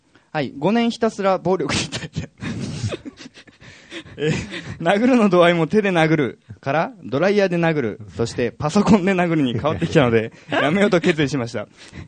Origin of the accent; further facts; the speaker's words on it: Yaizu, Shizuoka, Japan; 焼津出身なので、